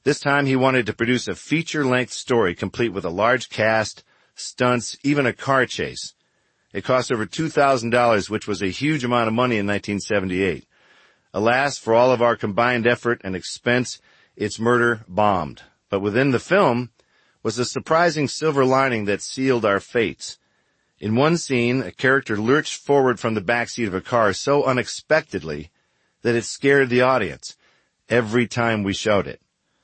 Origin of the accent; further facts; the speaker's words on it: Michigan, United States; I was born in 1958 outside of Detroit, Michigan. I spent my happy childhood digging tunnels, building forts, and creating UFO scares with my brothers, Mike and Don. I was your typical suburban kid